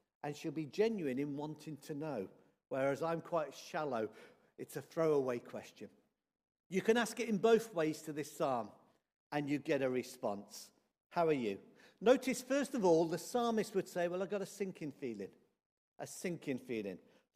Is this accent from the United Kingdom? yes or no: yes; Midlands, United Kingdom; I grew up in the Midlands. I have been landlocked all my life.